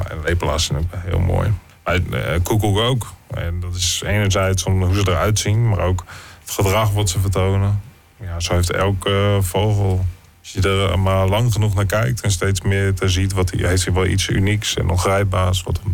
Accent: Groningen, Netherlands; Als Groninger opgegroeid hier op het Hoge Land

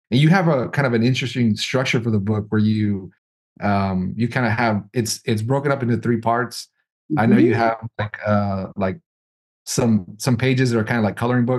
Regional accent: Brownsville, Texas, United States; I didn't. I grew up in Brownsville.

